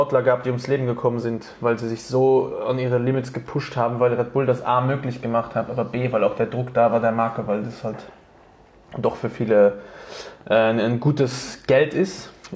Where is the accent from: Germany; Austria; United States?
Austria; Innsbruck, Tyrol; moved away; vor 10 Jahren bin ich aus Innsbruck hergekommen